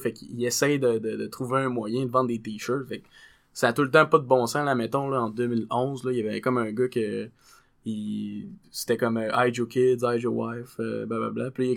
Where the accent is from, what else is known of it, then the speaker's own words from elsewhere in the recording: Baie-Comeau, Quebec, Canada; Ouais, je suis né à Baie-Comeau.